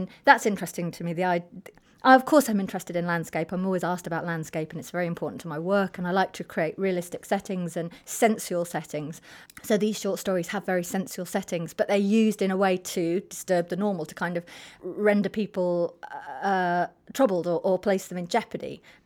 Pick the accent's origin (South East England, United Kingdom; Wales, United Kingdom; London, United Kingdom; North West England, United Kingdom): North West England, United Kingdom; I'm a kid from the Lake District and civilization has come to most of Britain, and that's fine. There was a sense when I was growing up that it didn't take much for things to become not uncivilized